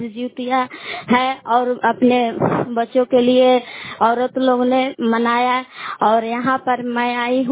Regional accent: Belav, Bihar, India; मैं ग्राम बेलाव जिला कैमूर भभुआ की निवासी हूँ।

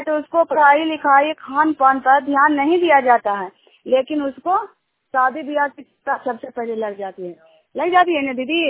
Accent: Juniyar, Bihar, India; मैं जुनियार ग्राम के रहने वाली हूँ और नालंदा जिला का निवासी हूँ।

